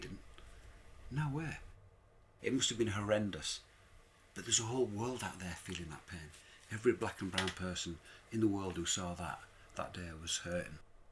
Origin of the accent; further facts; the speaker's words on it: Leeds, Yorkshire and the Humber, United Kingdom; I'm from Leeds